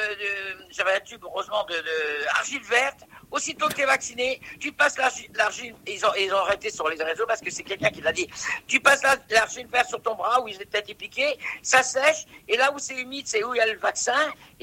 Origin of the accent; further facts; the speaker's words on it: France; born there; Moi, je suis né en France, j'ai connu la France de Gaulle, j'ai connu la France Giscard